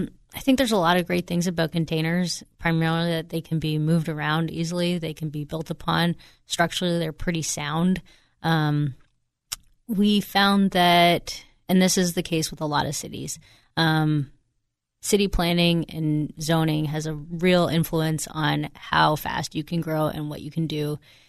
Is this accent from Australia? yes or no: no; Canada; As a kid, I grew up on the Ottawa River rafting and whitewater kayaking.